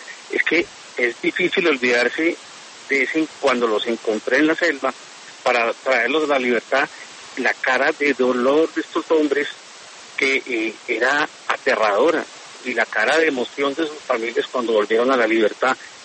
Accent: Colombia; como ciudadano colombiano

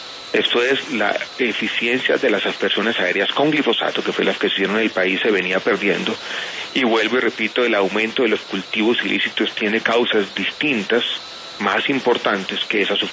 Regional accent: Colombia; que yo comparto como miembro del gabinete y como colombiano también

